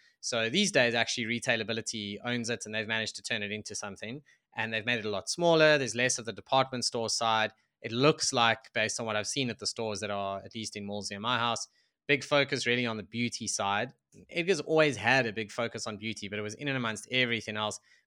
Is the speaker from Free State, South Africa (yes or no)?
no; Gauteng, South Africa; as where I grew up in the East Rand